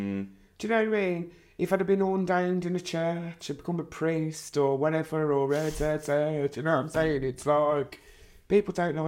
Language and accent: English; Ireland; I'm Irish for God's sake, do you know what I'm saying?